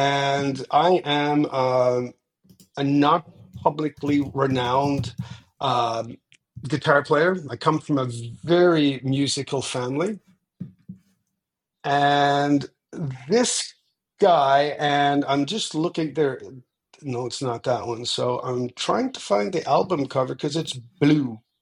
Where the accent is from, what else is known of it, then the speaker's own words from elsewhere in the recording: Newfoundland and Labrador, Canada; and I'm from Newfoundland, so we say the words of a song. We don't use the word lyrics.